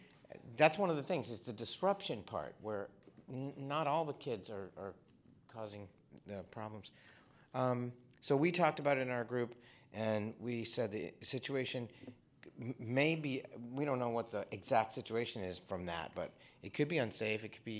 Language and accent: English; California, United States; from South Orange County in California